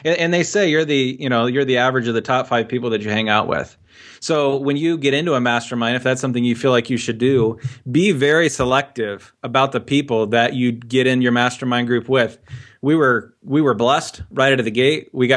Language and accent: English; Ohio, United States; born and raised in the Buckeye State, love Ohio State football.